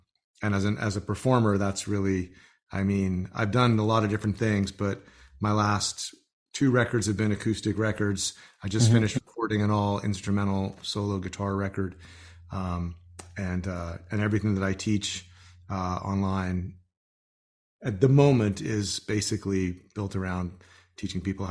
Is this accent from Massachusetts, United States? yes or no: yes; Massachusetts, United States; also born or lived in New York; now in Austin, United States; I grew up in Massachusetts, right outside of Boston, where it's sort of a cottage industry to make fun of people from England because of the war.